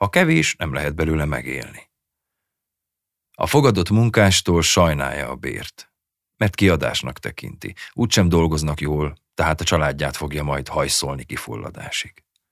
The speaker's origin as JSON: {"language": "Hungarian", "town": "Chișineu-Criș", "region": "Arad County", "country": "Romania", "tie": "born or raised there", "said": "Nyárádszereda egy hajdani mezőváros, ami sokban hasonlít Kisjenőre, ahol felnőttem."}